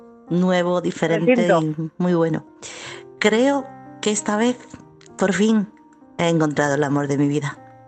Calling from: Chiclana, Andalusia, Spain; de Chiclana.

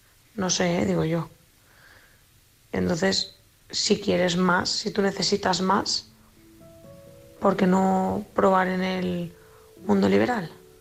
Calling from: Valencia, Valencian Community, Spain; corresponsal de Valencia

